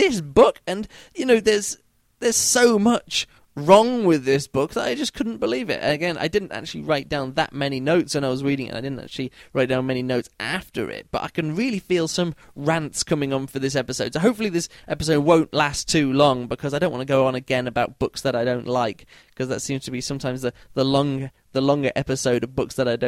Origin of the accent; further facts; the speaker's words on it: Berlin, Germany; English is a second language; moved away; I left Berlin, my hometown, and I took one book to read with me.